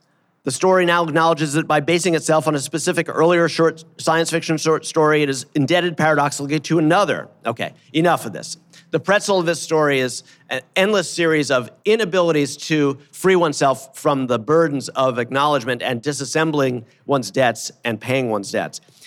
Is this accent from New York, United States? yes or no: yes; Brooklyn, New York, United States; But I grew up in Brooklyn.